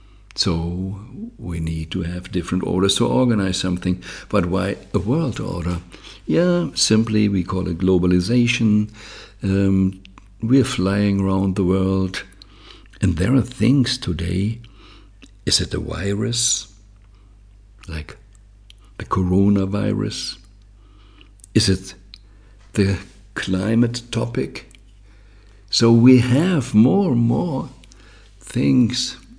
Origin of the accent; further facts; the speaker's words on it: Germany; I grew up in Germany, as you know, and the first train we had was from Fürth to Nuremberg.